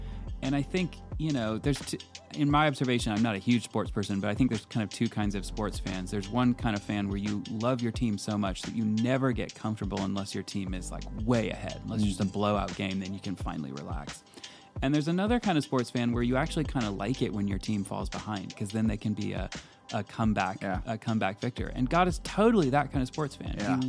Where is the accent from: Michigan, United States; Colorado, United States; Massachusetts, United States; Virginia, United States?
Michigan, United States; Portage; So I grew up in Portage, Michigan, which is just south of Kalamazoo.